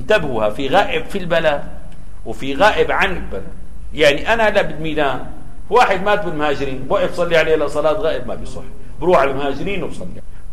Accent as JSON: {"language": "Arabic", "town": "Damascus", "region": "Damascus Governorate", "country": "Syria", "said": "عندنا في دمشق كانت كتاتيب"}